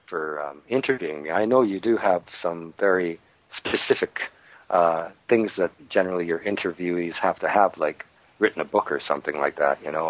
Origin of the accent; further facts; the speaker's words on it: Saskatoon, Saskatchewan, Canada; born there; No, this was back in Canada, in Regina, in Saskatoon, where I was born.